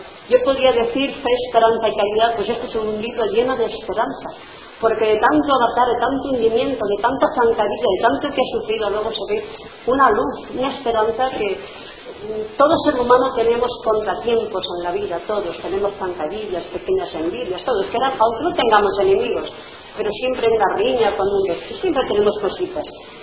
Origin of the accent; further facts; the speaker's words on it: Jumilla, Region of Murcia, Spain; Yo cuando vi aquí Jumilla, claro, en mi tierra, digo, qué gusto estar aquí Jumilla